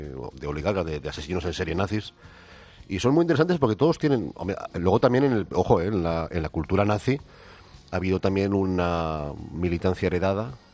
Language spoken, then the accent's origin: Spanish; Spain; de la cual nosotros como españoles somos partícipes